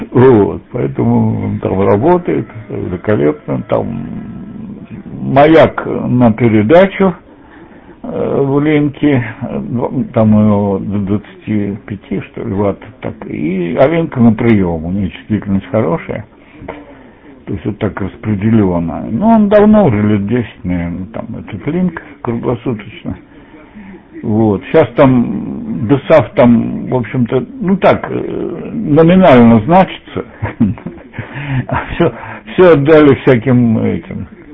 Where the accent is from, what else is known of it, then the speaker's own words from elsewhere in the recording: Samara, Samara Oblast, Russia; Я сам из Самары, в Тольятти. АвтоВАЗ строил